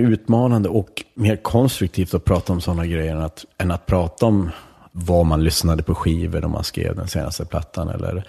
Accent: Vännäs, Västerbotten County, Sweden; jag är uppvuxen i Vännäs, det är liksom så här kutym att dricka då du är 14, 15, 16

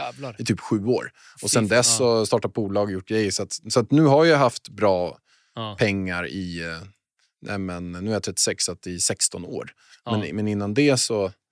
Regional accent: Haninge, Stockholm County, Sweden; Nej, men jag kommer från Haninge i grunden och har inte alls haft pengar.

